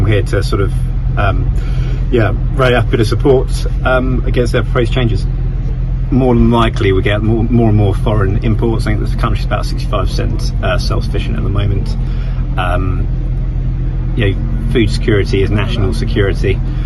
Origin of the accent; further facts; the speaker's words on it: Rochester, South East England, United Kingdom; I'm a farmer from Rochester in Kent, fifth generation farming 1600 hectares